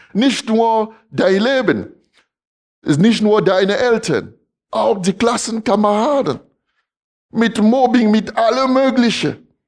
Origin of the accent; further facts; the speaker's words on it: Emmendingen, Baden-Württemberg, Germany; Dann sag ich, ja, ich komme aus Emmendingen.